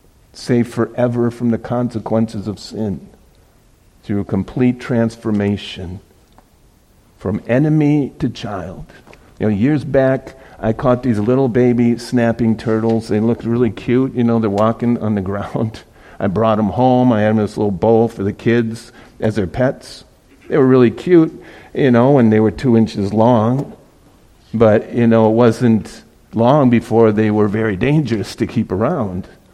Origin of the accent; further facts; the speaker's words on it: Wisconsin, United States; moved away as an adult; my wife and I were living in Southern California. We're from Wisconsin, but I was out there playing in heavy metal bands